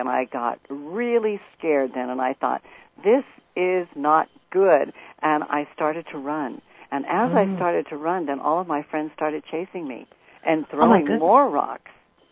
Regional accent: San Francisco, California, United States; In San Francisco, not Chicago.

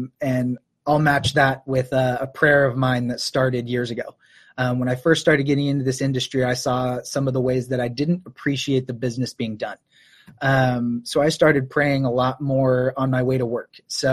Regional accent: Oregon, United States; Yeah, grew up in Oregon, a little smaller town than where I am now.

